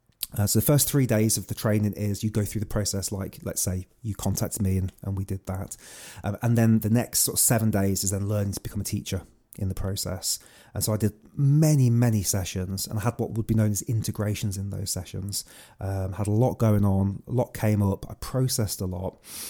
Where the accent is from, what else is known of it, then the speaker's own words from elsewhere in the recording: England, United Kingdom; I'm British lad, so I live in the middle of England